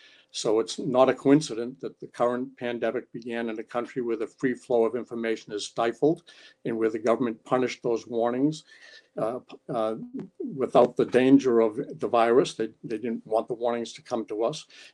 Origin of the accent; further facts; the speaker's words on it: Holbrook, Massachusetts, United States; I grew up in Holbrook, Massachusetts, a suburb of Brockton and of Boston.